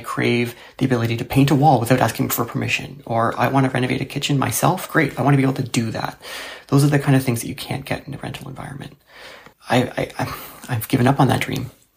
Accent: Toronto, Ontario, Canada; I'm from Toronto and I'm 31 years old.

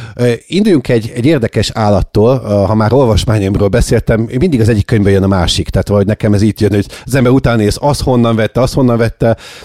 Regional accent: Hungary; azon kívül, hogy magyarok vagyunk mind a ketten

